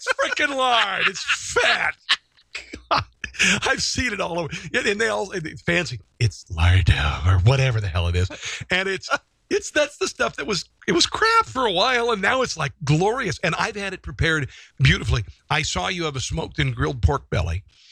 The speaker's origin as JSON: {"language": "English", "region": "Iowa", "country": "United States", "tie": "born or raised there", "said": "when I was growing up in Iowa, grew up in Iowa, and every you know, you'd hear the market report, and it was always pork belly selling at whatever."}